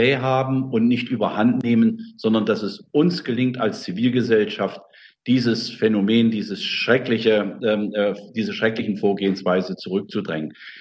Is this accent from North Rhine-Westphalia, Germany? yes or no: no; Thuringia, Germany; wenn Sie das Projekt weiterverfolgen und in die Nähe meiner Heimat kommen, bin ich gerne bereit, auch eine Baumpatenschaft mit zu übernehmen.